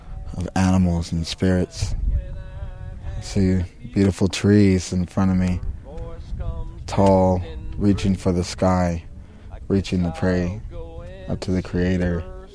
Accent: Kamsack, Saskatchewan, Canada; I'm 27 years old and I'm from Kamsack, Saskatchewan, Canada.

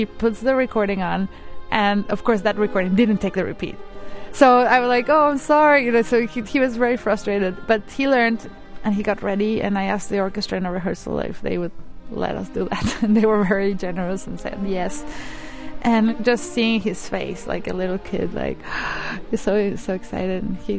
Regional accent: Mexico City, Mexico; now in New York City, United States; I was born in New York City in 1980, but grew up in Mexico City. I live in New York City

